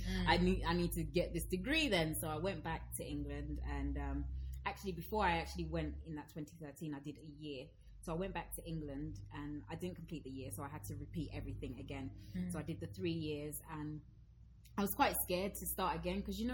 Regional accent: Zambia; accent: Zambian; So like before, obviously I had a Zambian accent, and I still tell people now, like, I still have a Zambian accent

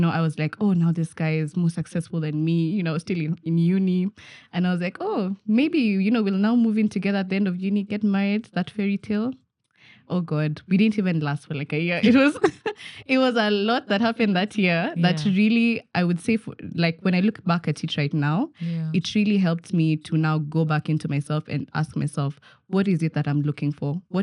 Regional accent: Kitale, Trans-Nzoia County, Kenya; also born or lived in Nairobi; So I grew up in Kitale, such a small town. But then with uni, I had to move to Nairobi.

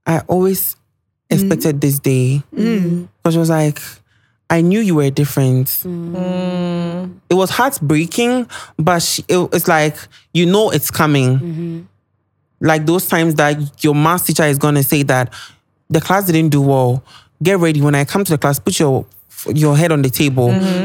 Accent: Agona Swedru, Central Region, Ghana; Agna Swedi.

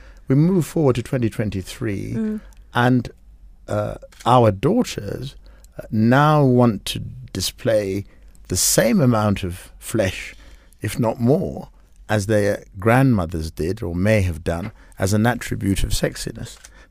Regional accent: Kenya; because we are Africans, because we're Kenyan

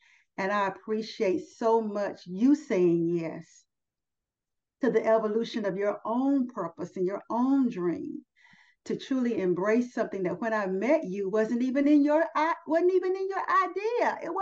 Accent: United States; being that I'm an American.

